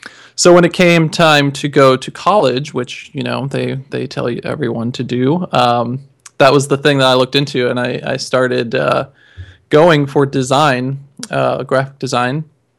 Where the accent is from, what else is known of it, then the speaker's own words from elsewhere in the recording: Ottawa, Illinois, United States; I'm from the Midwest. I'm from Illinois, just a little cornfield town called Ottawa, where not much news gets in or out.